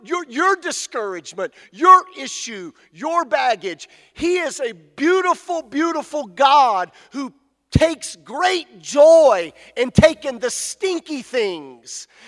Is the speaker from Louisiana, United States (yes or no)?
yes; Louisiana, United States; I'm Cajun. I'll come where you are.